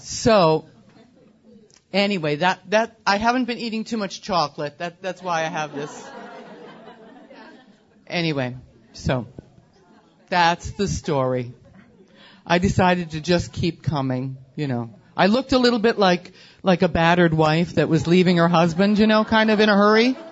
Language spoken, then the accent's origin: English; Wisconsin, United States; I grew up on a dairy farm in Wisconsin. I am not from New York City. I'm a Wisconsinite from, you know, I milked cows.